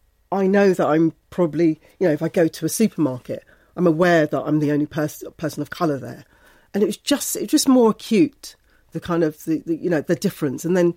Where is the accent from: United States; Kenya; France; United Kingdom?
United Kingdom; London; I was aware of Essex girls, white stilettos, sort of growing up in West London.